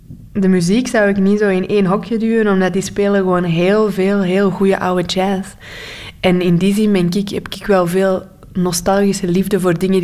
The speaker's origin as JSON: {"language": "Dutch", "region": "Antwerp", "country": "Belgium", "said": "Maar echt Antwerps kan ik niet. Dus iedereen zal meteen horen dat ik van Antwerpen ben in België. Maar echt Antwerps dialect kan ik niet."}